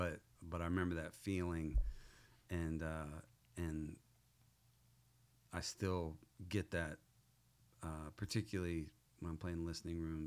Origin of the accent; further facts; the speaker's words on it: The Woodlands, Texas, United States; also born or lived in Houston; So I was born in Houston. My mom's from Houston. And I grew up there, and my dad's from Waco, Texas.